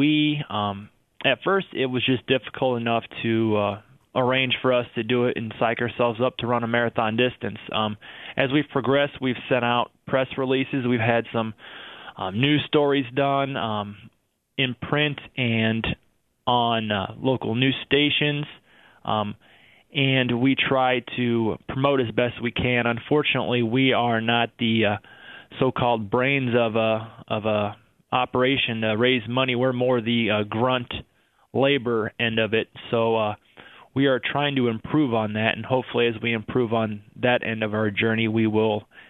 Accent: Iowa, United States; We both born and raised in Iowa, and it just seemed like, boy, this is something that nobody's ever done before.

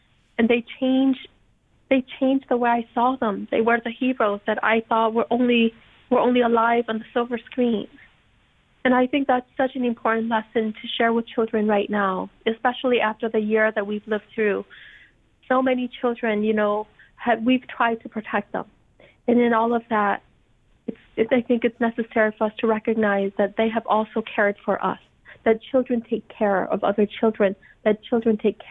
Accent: Loei, Thailand; growing up in Bambinai refugee camp on the lucky days

